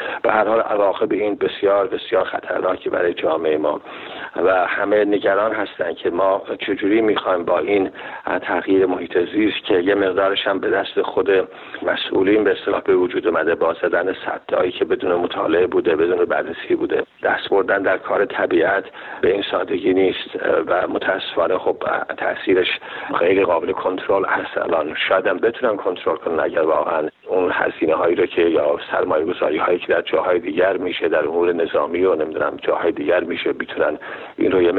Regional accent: Iran; born there; شهر زادگاه من در کنارش هست، دریاچه ارومیه

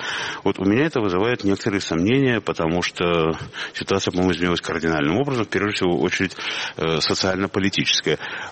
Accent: Riga, Latvia; also born or lived in New York; now in Prague, Czech Republic; И, наконец, я, уехавший из Риги в 1977 году, живший в Нью-Йорке, теперь вот в Праге. То есть все мы рижане

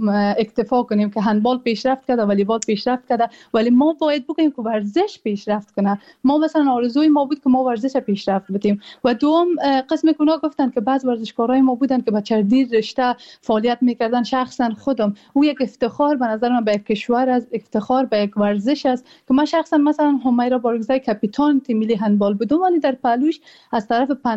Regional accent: Afghanistan; now in Germany; من به نام افغانستان میخوام بازی کنم

